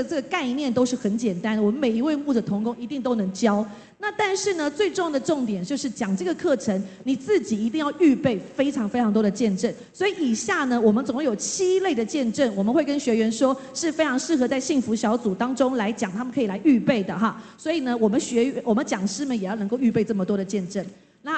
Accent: Taiwan; 我们台湾人家里面都是拜拜的那一种，都有神坛那种

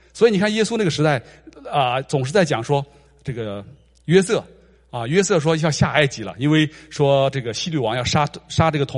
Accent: China; now in North America; 我们去一趟，我们从中国来趟北美洲得坐飞机

